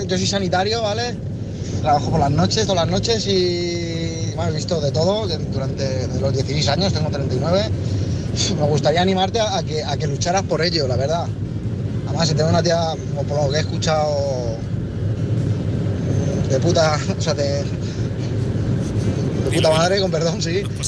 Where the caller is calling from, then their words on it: Madrid, Community of Madrid, Spain; de Madrid